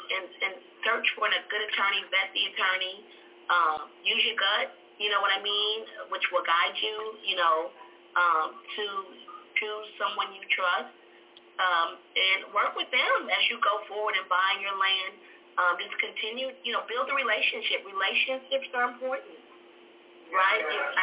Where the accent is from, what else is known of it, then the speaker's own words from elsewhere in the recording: Indianapolis, Indiana, United States; I love living over here. I live on South Shore. I live in South Shore. And, you know, like I said, I'm from Indianapolis. I've seen things change. I'm 52.